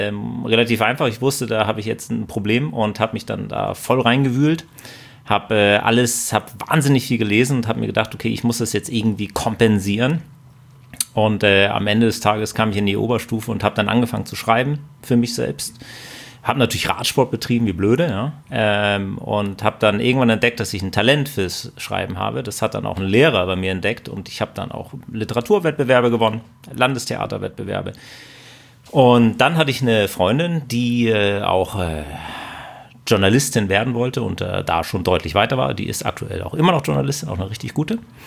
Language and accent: German; Husum, Schleswig-Holstein, Germany; Ich komme nicht aus Bayern, sondern aus Husum.